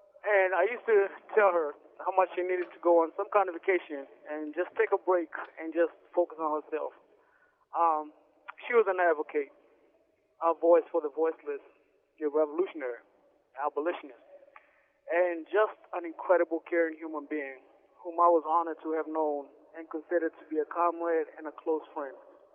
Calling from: Virginia, United States; I'm calling in from Red Onion State Prison here in Virginia.

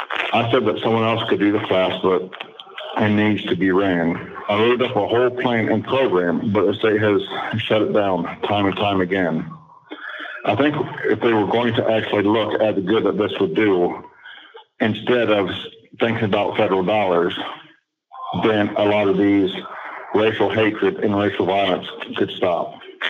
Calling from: Ohio, United States; I'm calling from Ohio.

